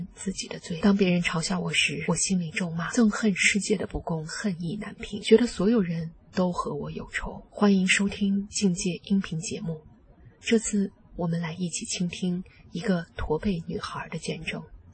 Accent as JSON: {"language": "Chinese", "region": "Guizhou", "country": "China", "tie": "born or raised there", "said": "我的老家在贵州，人称地无三尺平，人无三分银，山路又陡又不平。"}